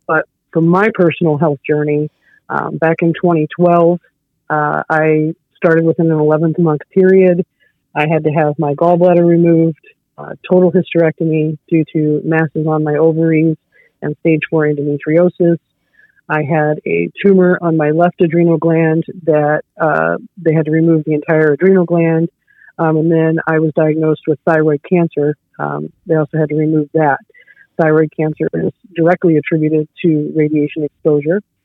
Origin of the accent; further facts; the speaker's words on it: St. Louis, Missouri, United States; I actually grew up, my family is a lifelong St. Louisans. We grew up in North County, where most of this waste is concentrated. Grew up playing in Coldwater Creek.